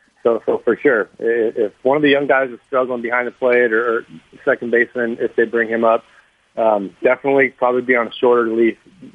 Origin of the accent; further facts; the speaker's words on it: Riverside, California, United States; I grew up in Riverside, so we would go watch him there